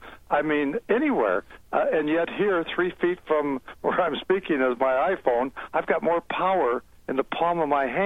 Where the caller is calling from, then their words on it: Minneapolis, Minnesota, United States; I'm calling from Minneapolis, where my plant and my business is.